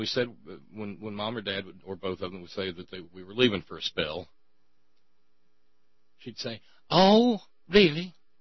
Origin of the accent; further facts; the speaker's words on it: West Virginia, United States; When I travel and I say I'm from West Virginia, they'll say, people I meet will often say, "Really? I have an aunt in Roanoke."